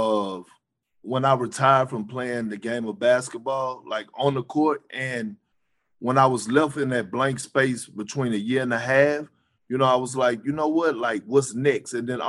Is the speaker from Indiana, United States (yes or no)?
no; Beaumont, Texas, United States; also born or lived in Boston, United States; when I was saying the culture change from Beaumont to Boston